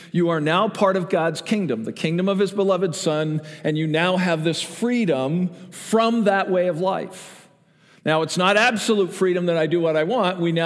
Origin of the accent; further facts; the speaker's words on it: Canada; For those of you who are visiting, I'm Canadian. I know nothing about American history because they didn't teach us that, right?